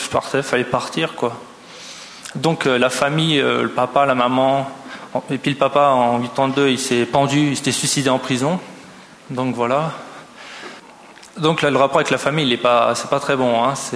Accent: Saint-Denis, Île-de-France, France; now in Switzerland; ça fait 7 ans que je suis en Suisse, en Valais. Mais je viens de France, je viens de Saint-Denis, la banlieue. Donc, je suis né en 75.

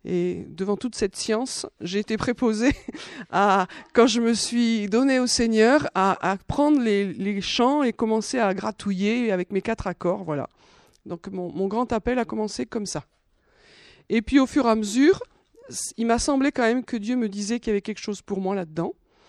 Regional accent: France; Parce qu'en tant que Français, on a quand même quelque chose de spécial.

